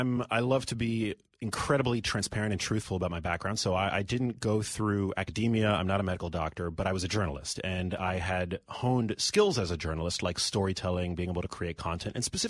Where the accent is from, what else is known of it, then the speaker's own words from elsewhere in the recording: New York City, New York, United States; So I'm born and raised in New York City.